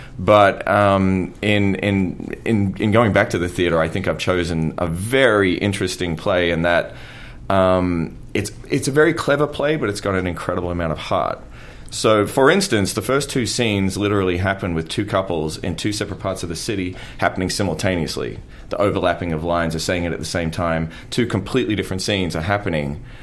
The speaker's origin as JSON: {"language": "English", "country": "Australia", "said": "as an Australian"}